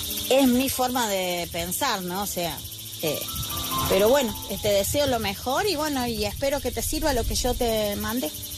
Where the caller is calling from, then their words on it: Argentina; desde Argentina.